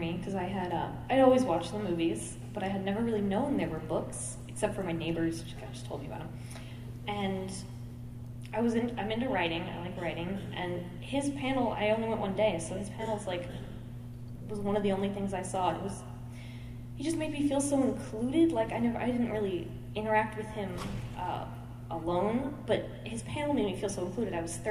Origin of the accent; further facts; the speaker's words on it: Kansas, United States; from Kansas